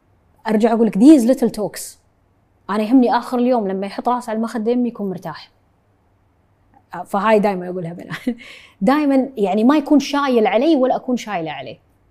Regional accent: Kuwait; هاي بيتي، هاي أرضي، هاي وطني، هاي ديرتي، هاي بلادي، ذكرياتي، حياتي، مكان ميلادي، فيها عشت وفيها بموت إن شاء الله واندفن يعني

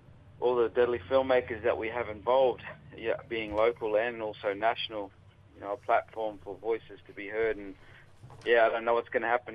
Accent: Innisfail, Queensland, Australia; I'm from Innisfail, Mamu country, Bagabara mob.

